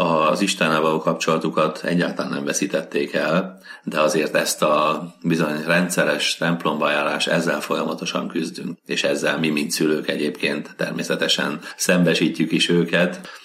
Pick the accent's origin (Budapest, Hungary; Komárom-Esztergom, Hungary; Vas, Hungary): Vas, Hungary; Szarvaskend; Igen, én egy nagyon pici 200-300 fős vasmegyei faluban éltem, születtem, Szarvaskend a neve, és hát itt a faluban a hit az egy természetes talaj volt